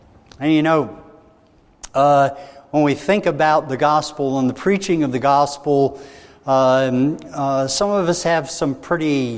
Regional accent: Northeast, United States; You know, I'm from the Northeast. I grew up around fields that had large limestone things in the middle of it

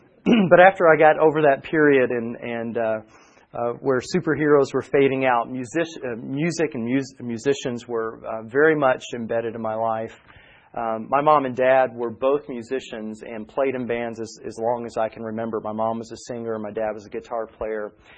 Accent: Indiana, United States; accent: southern; also born or lived in Kentucky, United States / New Jersey, United States; now in Tennessee, United States; But born and raised mostly in southern Indiana, except for several years that we did spend in Kentucky.

